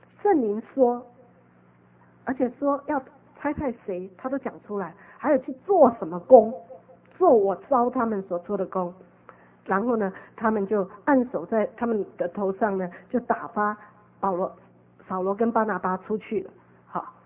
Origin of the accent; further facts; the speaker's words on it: Taiwan; now in Los Angeles, United States; 虽然我从台湾出来的时候几乎大多数人都不赞成，我的父母也不赞成，很多爱我的都不赞成那可是我很清楚是神的旨意，所以我就到了洛杉矶